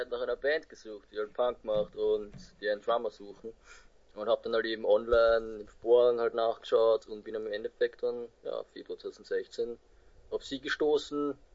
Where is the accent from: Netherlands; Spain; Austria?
Austria; Lower Austria; ich komme aus Niederösterreich. Aber jetzt nicht so weit entfernt von Wien, also quasi Wien, ja.